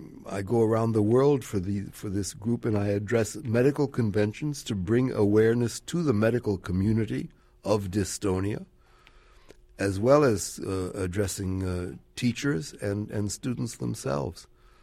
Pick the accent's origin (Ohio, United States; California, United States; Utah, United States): California, United States; San Francisco; I'm from San Francisco, and he came to San Francisco to the War Memorial Opera House